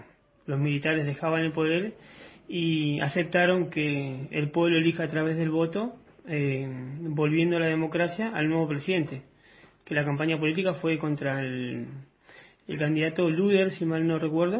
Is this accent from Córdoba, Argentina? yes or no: no; Buenos Aires, Argentina; porque yo me crié en Capital Federal. En esa época, hoy es la Ciudad Autónoma de Buenos Aires.